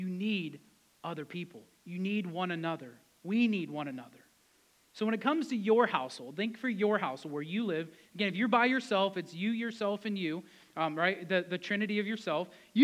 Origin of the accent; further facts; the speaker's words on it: United States; I would mark Christian for most of my life. Why? Because I grew up in America.